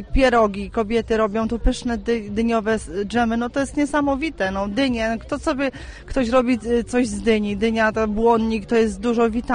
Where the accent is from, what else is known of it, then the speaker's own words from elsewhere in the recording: Skomlin, Łódź Voivodeship, Poland; Pochodzę ze Skomlina.